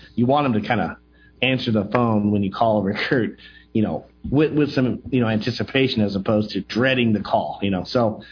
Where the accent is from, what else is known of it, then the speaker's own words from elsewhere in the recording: Sacramento, California, United States; And I'm from Sacramento, which is only about 90 miles away.